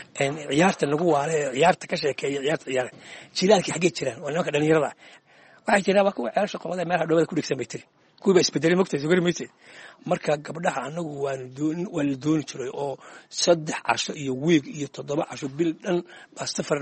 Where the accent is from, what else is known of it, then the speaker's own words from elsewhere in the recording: Buuhoodle, Togdheer, Somalia; waxaan ku dhashay magaalada buuhoodna weli khaasan wulwul baan ku dhashay halkaasaan kusoo barbaaray